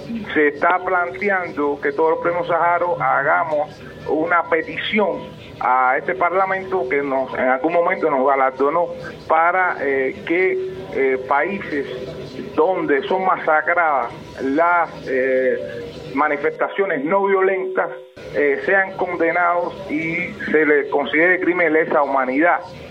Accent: Cuba; yo como cubano

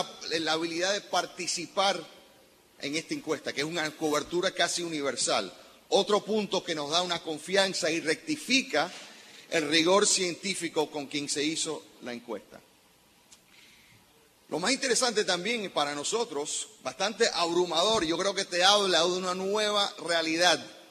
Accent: Cuba; lo que nos encanta hablar como cubanos.

